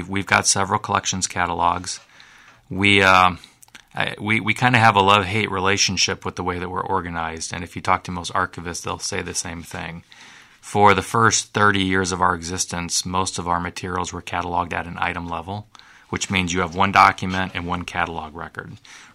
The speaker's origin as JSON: {"language": "English", "region": "Quad Cities", "country": "United States", "said": "I'm from the Quad Cities."}